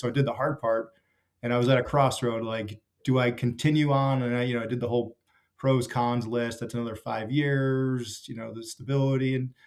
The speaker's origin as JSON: {"language": "English", "region": "New Jersey", "country": "United States", "said": "And then I'm originally from New Jersey."}